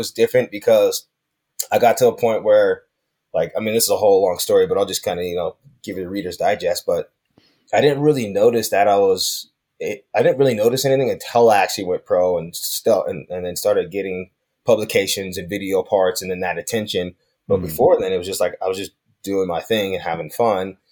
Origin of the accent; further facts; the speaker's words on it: Salt Lake City, Utah, United States; I grew up in Salt Lake City as a black man.